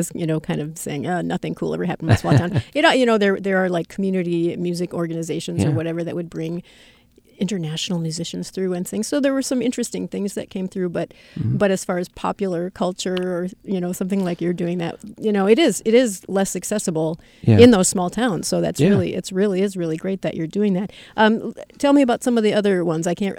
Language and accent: English; Sauk Centre, Minnesota, United States; you went to my hometown of Sauk Center, which is where the Wobegon Bandshell was.